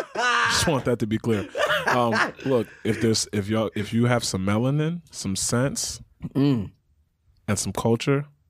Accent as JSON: {"language": "English", "country": "United States", "said": "You know, and I can say this as an African American. I can say this as a Nigerian American."}